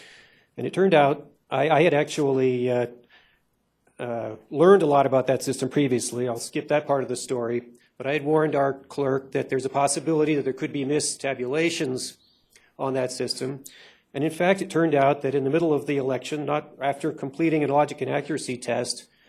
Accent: Colorado, United States; I am representing myself here. I'm from Eagle County.

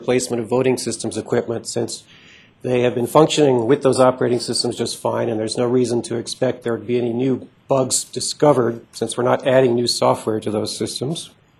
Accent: Carbondale, Colorado, United States; from Eagle County, Carbondale, Colorado, Western Slope.

